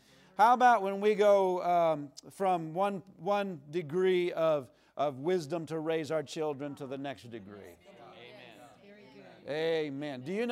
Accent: Pennsylvania, United States; I'm just from Pennsylvania.

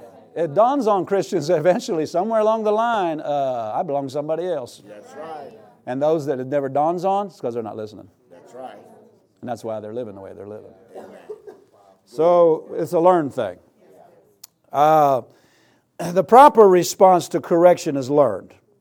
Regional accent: United States; You know, I'm an American.

